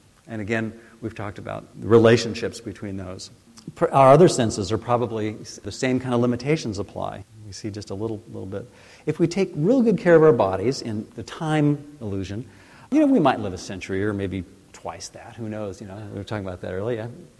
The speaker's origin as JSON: {"language": "English", "town": "Livermore", "region": "California", "country": "United States", "tie": "born or raised there", "said": "I grew up in Livermore, so I usually joke with people that I grew up in a nuclear family, literally and figuratively."}